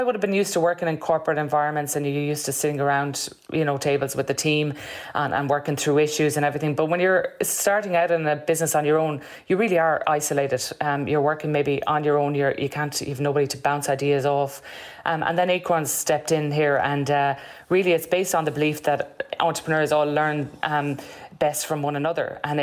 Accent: Galway, Connacht, Ireland; moved away as an adult; I'm from Galway City, but I was... Since college, I moved to Dublin.

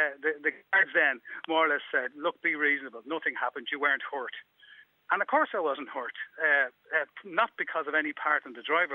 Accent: Ireland; we're Irish.

